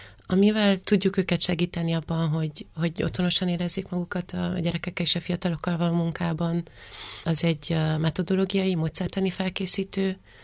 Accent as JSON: {"language": "Hungarian", "town": "Cluj-Napoca", "region": "Cluj County", "country": "Romania", "said": "hogy kolozsváriként kezdeni azzal a helyzettel valamit"}